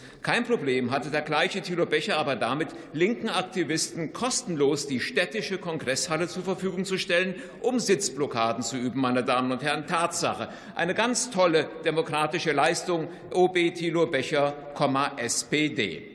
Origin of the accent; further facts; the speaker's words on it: Giessen, Hesse, Germany; born there; das in meiner Geburtsstadt Gießen